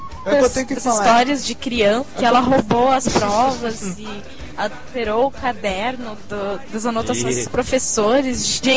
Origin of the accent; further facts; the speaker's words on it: Rio Grande do Sul, Brazil; accent: small-town Rio Grande do Sul; falando com sotaque idiota que eu tinha de cidade pequena do Rio Grande do Sul